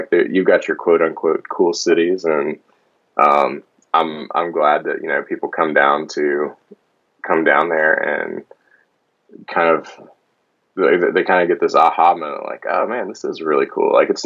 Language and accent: English; Louisiana, United States; now in Atlanta, United States; we're from Louisiana, but we live in Atlanta.